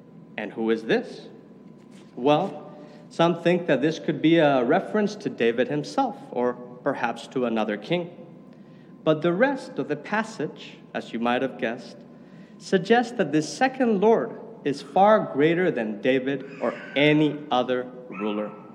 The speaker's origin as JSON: {"language": "English", "country": "Spain", "said": "They didn't know I was from Spain and therefore spoke Spanish."}